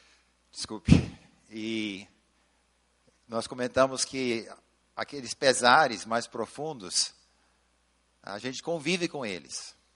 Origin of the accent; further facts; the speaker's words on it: São Paulo, Brazil; eu sou brasileiro, nascido em São Paulo, filho de missionários americanos